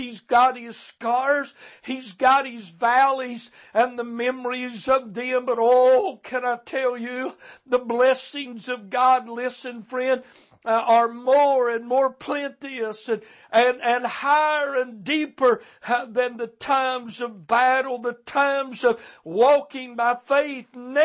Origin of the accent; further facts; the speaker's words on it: United States; I could spend my time thanking Him that I'm an American, being born in this free land